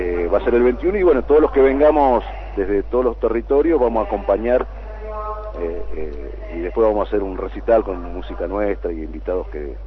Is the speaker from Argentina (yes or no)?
yes; Santiago del Estero, Argentina; mi nombre es indígena y que soy Tonocoté de Santiago del Estero